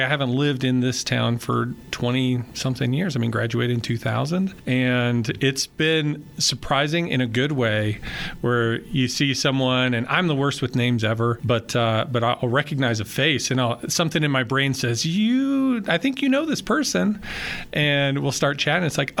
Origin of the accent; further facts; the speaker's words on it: Riverton, Wyoming, United States; growing up in Riverton, graduated same class as Dr. Walton here.